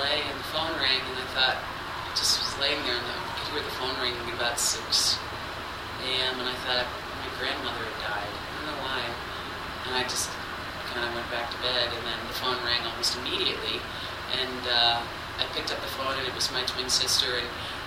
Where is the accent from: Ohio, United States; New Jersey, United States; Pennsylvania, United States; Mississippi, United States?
New Jersey, United States; I grew up in New Jersey, and on a clear day, you could see them building towers.